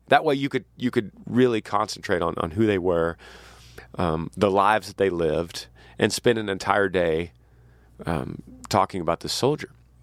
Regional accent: Texas, United States; a place I had never been as a Texan.

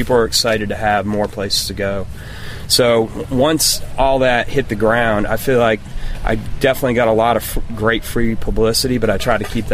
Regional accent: White River, Vermont, United States; moved away; also born or lived in Lebanon, New Hampshire / North Carolina; I was born in Lebanon, New Hampshire, but grew up in White River and then moved to North Carolina. That's where I picked up the barbecue thing.

